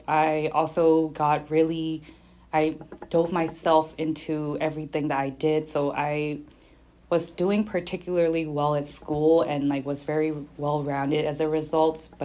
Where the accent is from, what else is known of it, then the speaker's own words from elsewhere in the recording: Yangon, Yangon Region, Myanmar; I was born and raised in Myanmar, Yangon, Myanmar. And I grew up there, and I am an only child to two older parents who had me in their 40s.